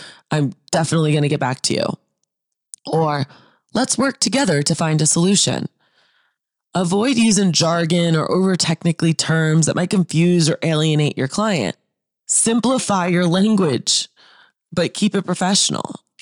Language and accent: English; Boston, Massachusetts, United States; now in Arizona, United States; Now, I always make a joke about this because I'm from Boston and I'm Italian.